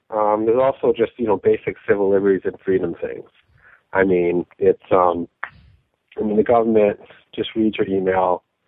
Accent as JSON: {"language": "English", "town": "Rochester", "region": "New York", "country": "United States", "tie": "born there", "said": "Rochester. So I live in Rochester. I was born in Rochester and Highland Hospital."}